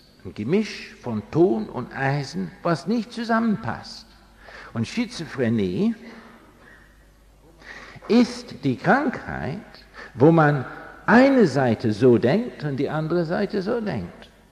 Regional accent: England, United Kingdom; German is a second language

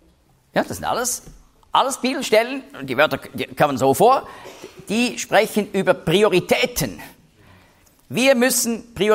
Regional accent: Switzerland; also, ich rede jetzt als Schweizer

